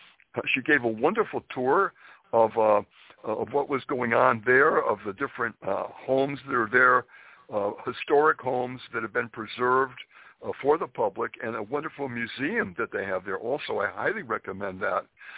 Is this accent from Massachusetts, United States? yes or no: yes; Springfield, Massachusetts, United States; And you know, I'm from New England. I'm from Springfield, Massachusetts.